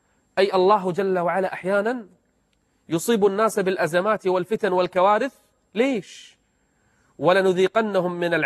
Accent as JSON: {"language": "Arabic", "country": "Kuwait", "said": "وزير الداخليه عندنا بالكويت"}